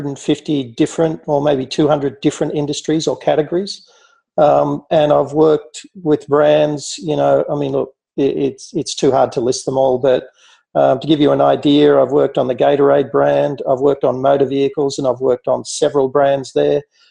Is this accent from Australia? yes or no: yes; Sydney, New South Wales, Australia; I grew up in Sydney. I went to a school in Sydney called Waverley College, a boys' school.